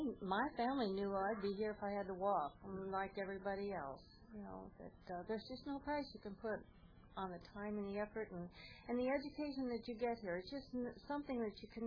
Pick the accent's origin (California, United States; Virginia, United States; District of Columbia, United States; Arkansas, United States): California, United States; Los Angeles; I'm from Los Angeles, and this is my second conference.